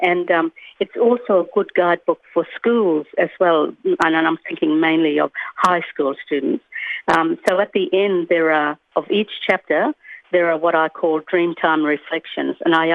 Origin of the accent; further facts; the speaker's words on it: Western Australia, Australia; I'm from the Kimberley region, I'm a Bardi woman.